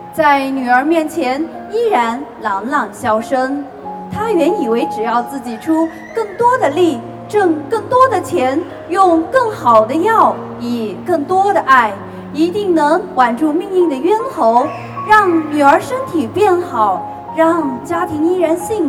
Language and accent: Chinese; Yunnan, China; 我是来自双龙街道的